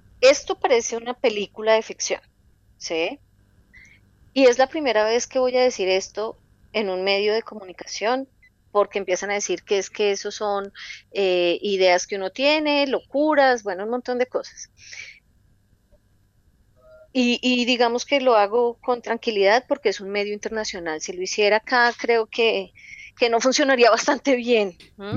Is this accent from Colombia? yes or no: yes; Colombia; no logramos vernos como colombianos.